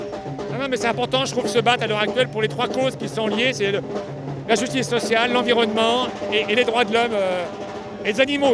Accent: Bourgogne-Franche-Comté, France; Ben moi, je viens de Bourgogne exprès pour les soutenir

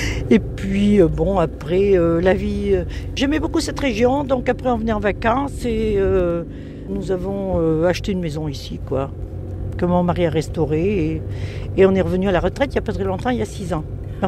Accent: Landogne, Auvergne-Rhône-Alpes, France; born there; Moi, je ne suis pas née à Ambert, je suis née à Ricambraille. Je suis née à Landogne.

